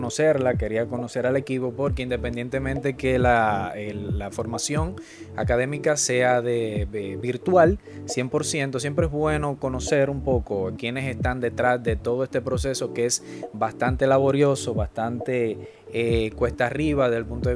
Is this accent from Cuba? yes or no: no; Santiago, Santiago Metropolitan Region, Chile; sí, soy de Santiago.